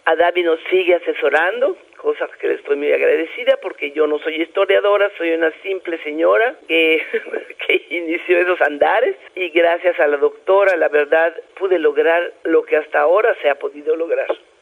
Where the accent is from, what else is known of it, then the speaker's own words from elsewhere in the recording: Yucatán, Mexico; Yo adoro mi tierra, me da tristeza ver cómo se pierde nuestra identidad